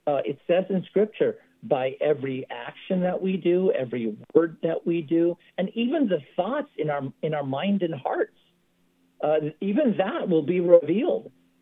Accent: Philippines; You know, I'm Filipino, but I have no preference to who

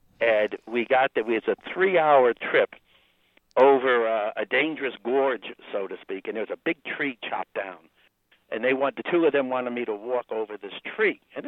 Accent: Long Island, New York, United States; I'm from Long Island, like I said

